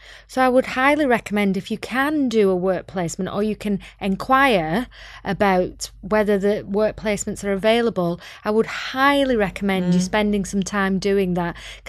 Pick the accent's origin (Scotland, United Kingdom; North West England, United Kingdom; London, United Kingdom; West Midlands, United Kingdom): North West England, United Kingdom; Bolton; So I went to school in Bolton, which is north of Manchester, as you can tell by my accent. Yeah, so I was born there and went to school there.